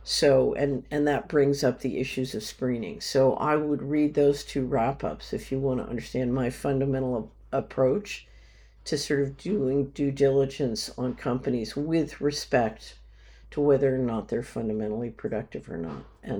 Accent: Canada; now in Mexico; I live in Mexico at the moment, but I'm Canadian.

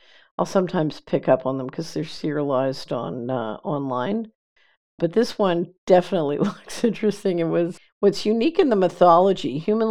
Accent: Philadelphia, Pennsylvania, United States; Then a great question from Philly. I grew up in Philadelphia.

